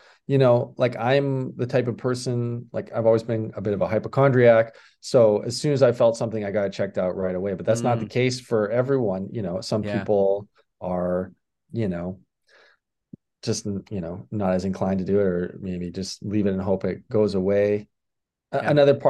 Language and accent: English; Saskatoon, Saskatchewan, Canada; it's actually just a neighborhood in Saskatoon, right across the river from downtown. That's where I grew up and lived for most of my life.